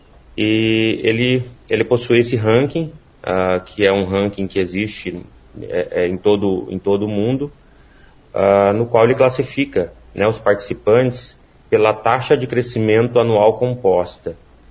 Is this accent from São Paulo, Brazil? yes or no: no; Maringá, Paraná, Brazil; somos maringaenses, né? Somos a terra roxa da cidade de Canção. Eu sou nascido e criado em Maringá.